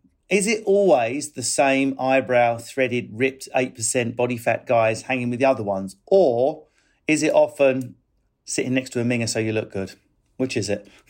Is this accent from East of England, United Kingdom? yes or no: yes; East of England, United Kingdom; I'm from Essex myself, so I know that whole vibe.